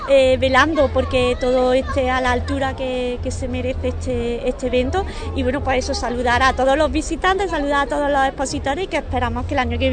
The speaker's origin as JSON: {"language": "Spanish", "town": "Cabra", "region": "Andalusia", "country": "Spain", "said": "Realmente yo soy de Cabra."}